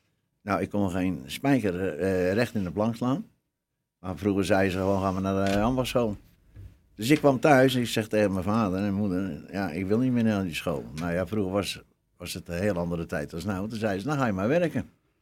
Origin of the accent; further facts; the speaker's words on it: Noordwijk, South Holland, Netherlands; ik ben van 5547 en geboren en getogen in Noordwijk.